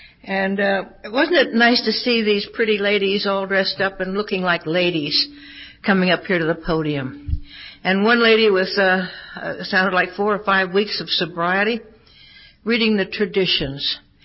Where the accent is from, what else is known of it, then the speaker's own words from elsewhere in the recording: Pennsylvania, United States; born there; And I was born in Pennsylvania. I'm an only child.